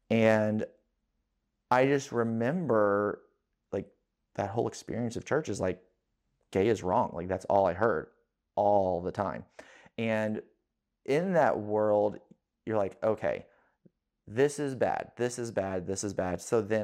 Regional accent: Hodgenville, Kentucky, United States; I'm based out of Louisville. And I'm from Hardin County, Kentucky. I grew up in LaRue County, Hodgenville, Lincoln's birthplace.

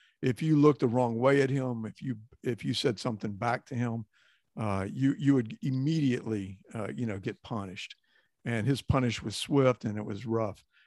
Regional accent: Texas, United States; growing up in Texas has its own little things that you're very proud of, the history and different things like that.

